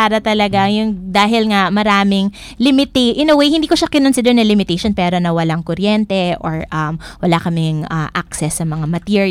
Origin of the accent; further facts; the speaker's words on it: Manila, Metro Manila, Philippines; Hindi po, taga Maynila ako.